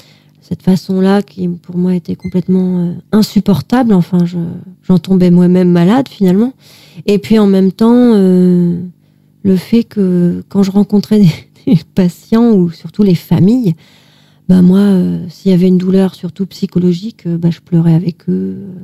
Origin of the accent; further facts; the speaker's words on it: Évreux, Normandy, France; je suis revenue à Évreux, qui est ma ville natale, en fait.